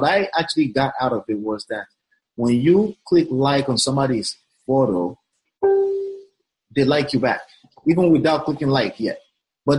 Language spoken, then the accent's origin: English; Nigeria; I'm Nigerian